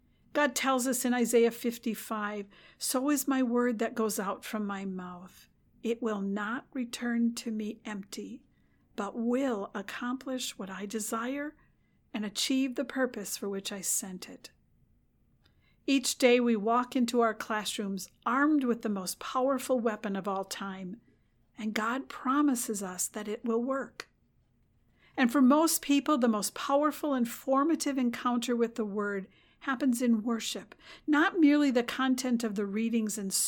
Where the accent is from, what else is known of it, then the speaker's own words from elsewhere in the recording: Midwest, United States; I grew up in the Midwest. The only interaction I had with the ocean was through pictures, TV, or movies.